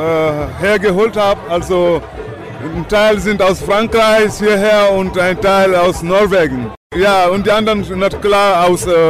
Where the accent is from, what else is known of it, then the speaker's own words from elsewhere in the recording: Casamance, Senegal; German is a second language; now in Germany; Ja, es geht um Frieden in meiner Heimat, da wo seit 32 Jahren Bürgerkrieg herrscht.